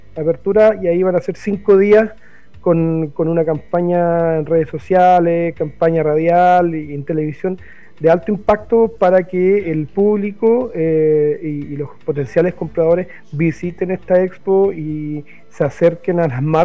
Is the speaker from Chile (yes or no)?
yes; Araucanía, Chile; nosotros somos de la Araucanía